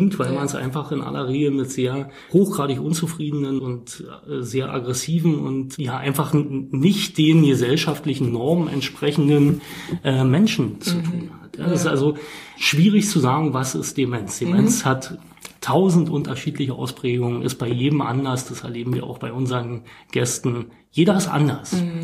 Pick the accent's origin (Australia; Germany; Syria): Germany; Frankfurt, Brandenburg; now in Berlin, Germany; Ich hatte sie wohnt in Frankfurt-Oder ursprünglich, in meiner Heimatstadt.